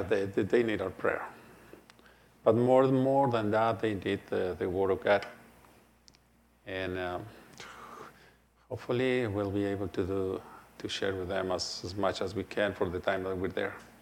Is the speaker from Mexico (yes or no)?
yes; Mexico; as we go to Mexico this coming Friday, and we're going to be visiting the church in my hometown